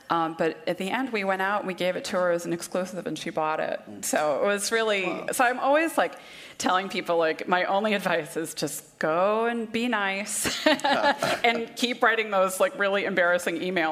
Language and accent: English; Boston, Massachusetts, United States; I'm very much a city person. I grew up in Boston area, never lived farther than 10 miles away from the city.